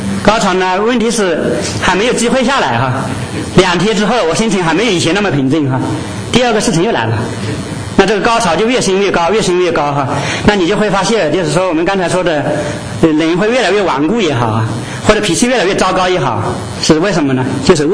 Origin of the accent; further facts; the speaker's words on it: China; 就是我们甚至从大陆过来的